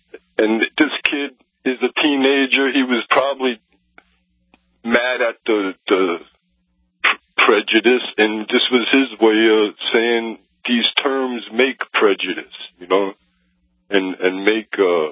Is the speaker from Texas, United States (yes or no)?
no; New Jersey, United States; I'm 55. I was raised in New Jersey during the race riots.